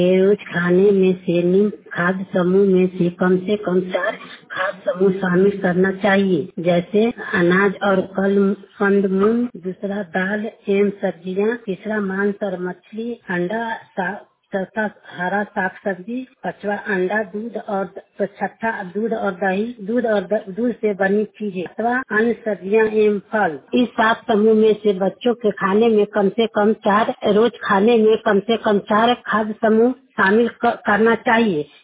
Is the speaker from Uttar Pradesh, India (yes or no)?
no; Manpur, Bihar, India; आइए आज हम दरियापुर प्रखंड के मानपुर गांव के रहने वाली हूँ।